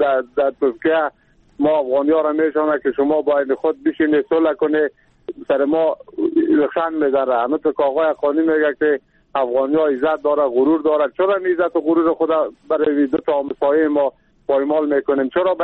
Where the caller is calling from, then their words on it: Kabul, Afghanistan; هستم از کابل و زحمت شدیم.